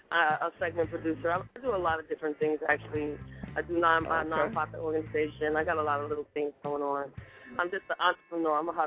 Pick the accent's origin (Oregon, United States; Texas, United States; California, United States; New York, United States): New York, United States; Brooklyn; I'm originally from Brooklyn. BK